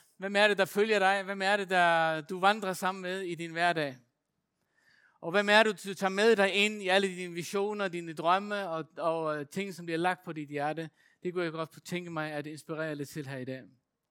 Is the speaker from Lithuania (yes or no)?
no; Faroe Islands; now in Aarhus, Denmark; Jeg er vokset op på Færøerne, og dem, der bor her i Aarhus, de har hørt det til hudløshed